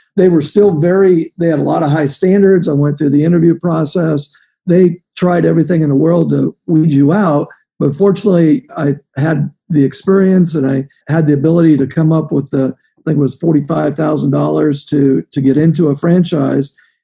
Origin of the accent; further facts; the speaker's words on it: Ohio, United States; I grew up in Ohio in a small town, and I quickly kind of moved up.